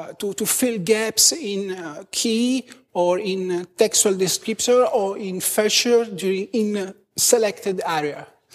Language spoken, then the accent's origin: English; Italy; English is a second language; I come from Italy.